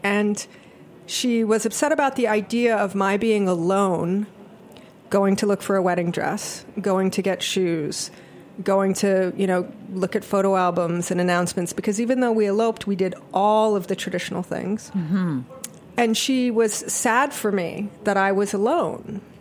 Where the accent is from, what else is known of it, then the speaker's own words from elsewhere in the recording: Kalihi, Hawaii, United States; And I'm from Hawaii, the island of Oahu. I grew up in a town called Kalihi. So I grew up a lot on the beach.